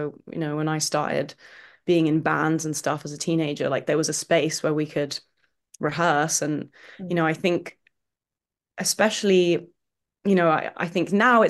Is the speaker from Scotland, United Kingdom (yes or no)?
no; Camden, London, United Kingdom; I think growing up somewhere that has such a rich musical history, I feel so lucky to, I was born in Camden